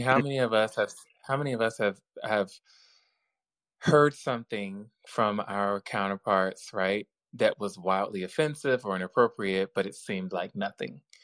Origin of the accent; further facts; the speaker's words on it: the South, United States; y'all may not know this. I'm from the South.